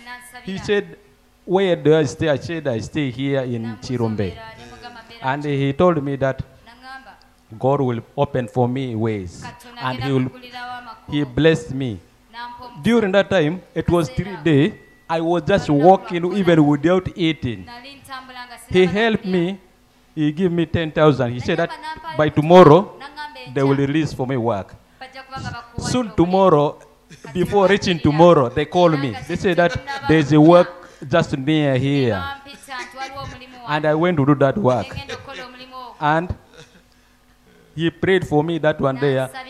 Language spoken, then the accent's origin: English; Arua, Northern Region, Uganda; now in Kampala, Uganda; from Arua. By that time when I came to Kampala here, I was really suffering because I'm a Martian.